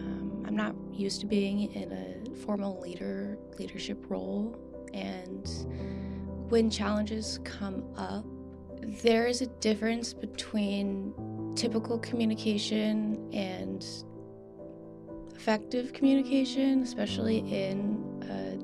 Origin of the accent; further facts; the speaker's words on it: Chesapeake, Virginia, United States; born there; also born or lived in Winston-Salem, North Carolina / Outer Banks, North Carolina / Florida; It's kind of hard to describe because I've moved around a lot. I was born in Chesapeake, and then I moved to Winston-Salem. I moved to the Outer Banks, then I moved to Florida, and now I'm back here in Nashland, Virginia.